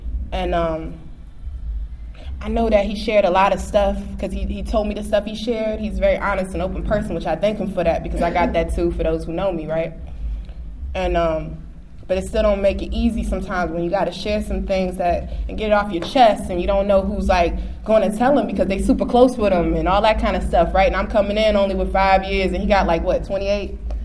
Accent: Woodbridge, Virginia, United States; also born or lived in Japan; I was born out of the country, right? Military family. He named it Japan. And when we got back to the States, my mom bought a house in Woodbridge, Virginia.

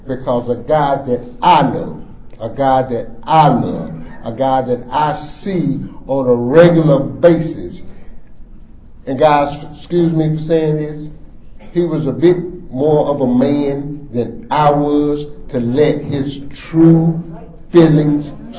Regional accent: Raleigh, North Carolina, United States; moved away as an adult; And I left my hometown, someplace where and we always talk about the inside change. I left Raleigh far enough that if I really wanted to get back, I could have got on the highway and walked.

